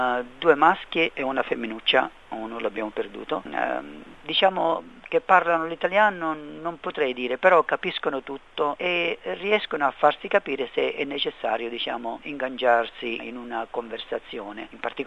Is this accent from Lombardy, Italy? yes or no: no; Palermo, Sicily, Italy; e anche poi Palermo, che è la mia città natia. Insomma, la mia passione per la mia patria, per la mia terra.